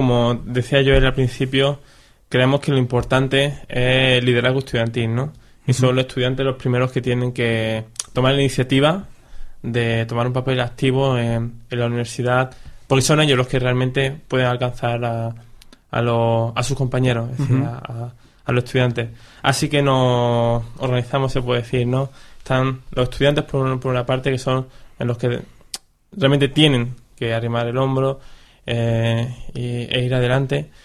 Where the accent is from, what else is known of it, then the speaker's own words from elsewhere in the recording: Seville, Andalusia, Spain; now in Barcelona, Spain; este año estoy aquí en Barcelona. Bueno, ya como todos veis, puedo escuchar mi acento un poco diferente. Vengo desde Sevilla